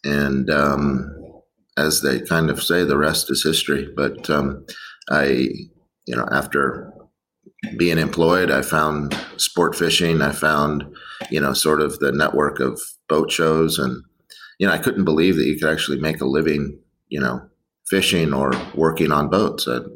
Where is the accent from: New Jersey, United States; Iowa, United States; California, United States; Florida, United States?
Florida, United States; Stuart; I grew up in Stuart, Florida, and down the river from where I grew up was a local Hatteras dealer.